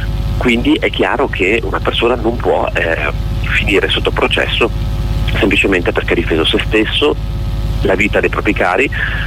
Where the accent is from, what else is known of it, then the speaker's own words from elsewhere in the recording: Trieste, Friuli-Venezia Giulia, Italy; also born or lived in Verona; Sei mio città d'origine, sì, dopo sono cresciuto a Trieste da quando ho 5 anni